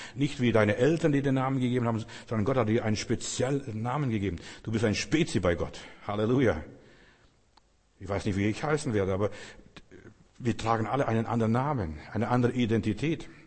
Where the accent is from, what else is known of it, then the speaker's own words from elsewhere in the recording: Germany; born there; Ich bin als Deutscher geboren, aber das habe ich gar nicht gewusst, ob ich Deutscher bin oder nicht und so weiter.